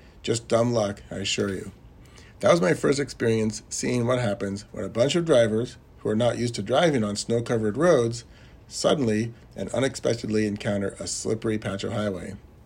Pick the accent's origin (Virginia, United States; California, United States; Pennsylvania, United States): California, United States; So now when someone from Missouri wants to tease me about being a Californian who can't drive in a blizzard, I just smile and nod my acceptance.